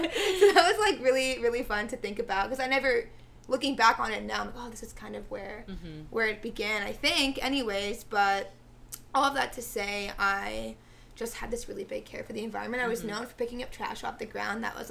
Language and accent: English; San Antonio, Texas, United States; So I'm from San Antonio, Texas originally.